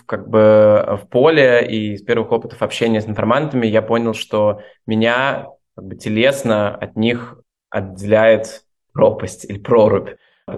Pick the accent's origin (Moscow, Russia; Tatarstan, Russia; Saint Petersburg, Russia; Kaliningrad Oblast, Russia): Saint Petersburg, Russia; то, где ты вырос, да, среда, которая окружает тебя ежедневно, ну там, не знаю, в моем случае с детства, как мне нужно прийти в Петропавловскую крепость